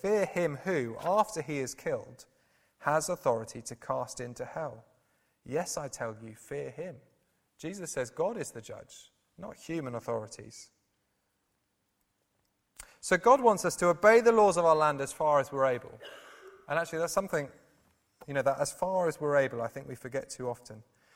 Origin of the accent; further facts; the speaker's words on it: United Kingdom; For the time being, I'm British.